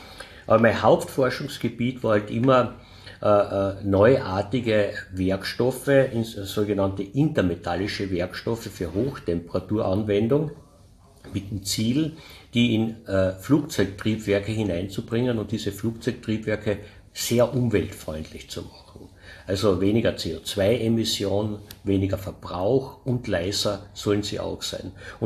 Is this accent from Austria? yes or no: yes; Klagenfurt, Carinthia, Austria; also man wird es wahrscheinlich am Dialekt hören, ich bin Kärntner, bin in Klagenfurt zur Schule gegangen